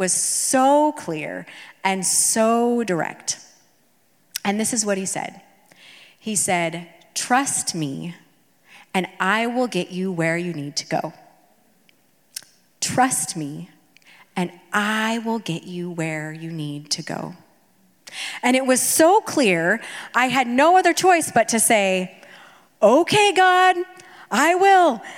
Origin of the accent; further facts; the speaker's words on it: Salem, United States; So we moved back here to Salem. This was my hometown where I grew up. We moved in with my parents.